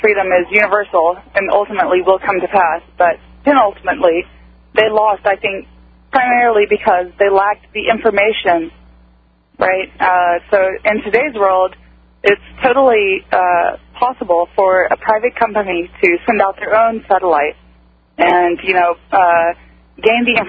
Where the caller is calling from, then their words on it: Houston, Texas, United States; Hi, I'm actually calling from Houston.